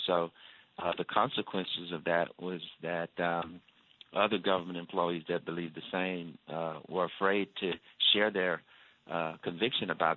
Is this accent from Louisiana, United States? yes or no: yes; Shreveport, Louisiana, United States; I was raised on faith and patriotism, you know, growing up in Shreveport, Louisiana, and living out my faith was just a way of life.